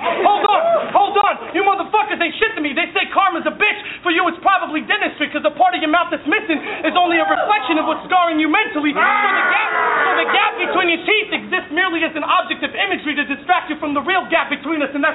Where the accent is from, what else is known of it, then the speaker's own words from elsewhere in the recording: Los Angeles, California, United States; But I'm from Los Angeles. I'm proud to say that that's my land. In L.A., we support our home teams.